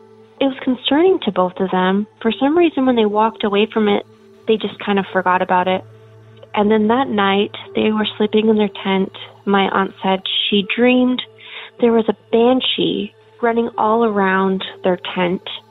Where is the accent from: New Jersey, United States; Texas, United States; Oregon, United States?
Oregon, United States; Portland; Hello there. I'm from Portland, Oregon.